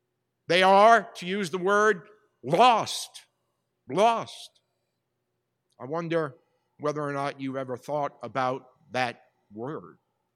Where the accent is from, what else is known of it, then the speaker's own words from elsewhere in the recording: Bronx, New York, United States; When I was growing up in the Bronx, I knew everybody in my building